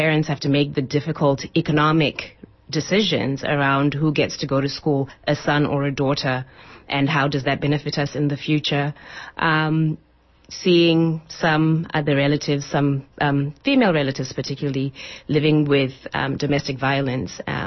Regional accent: Zimbabwe; now in United States; So I grew up in Zimbabwe, and coming to the U.S., I was just supposed to stay for a little bit, complete school, and go home. But different circumstances caused me to stay here.

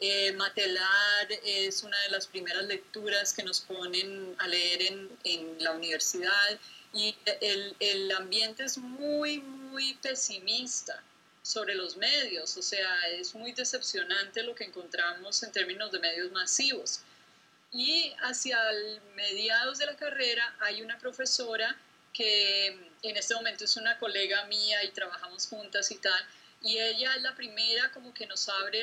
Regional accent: Colombia; Soy colombiana, crecí en Colombia

